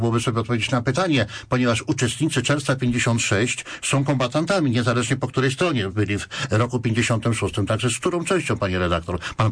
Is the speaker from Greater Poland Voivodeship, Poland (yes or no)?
yes; Poznań, Greater Poland Voivodeship, Poland; Myślę, że my, poznaniacy, powinniśmy się wznieść ponad te nasze bieżące podziały.